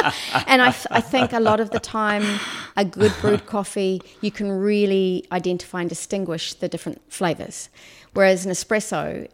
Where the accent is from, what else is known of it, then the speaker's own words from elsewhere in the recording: New Zealand; So I come from New Zealand originally